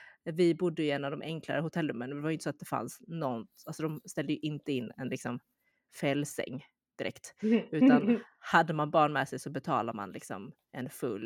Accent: Sweden; För oss är det svinvarmt också för att vi är från Sverige.

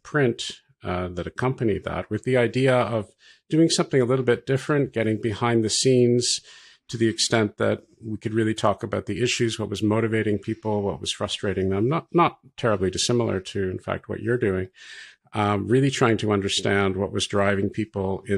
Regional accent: Toronto, Ontario, Canada; So I am Canadian by birth and by the first few decades of my life. I grew up in Toronto

